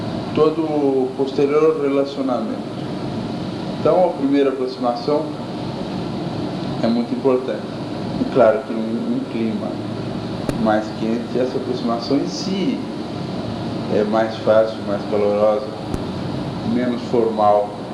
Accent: São Paulo, Brazil; Falo um pouco como paulista que conhece superficialmente o trabalho em outras regiões do Brasil.

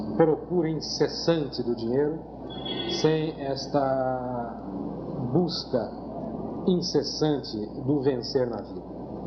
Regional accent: Campinas, São Paulo, Brazil; Embora eu seja natural de São Paulo, embora eu tenha vivido aqui boa parte do tempo, eu propriamente me criei fora de São Paulo. Me criei numa das cidades que eu considero das melhores sob todo o aspecto. Eu me criei e cresci em Campinas.

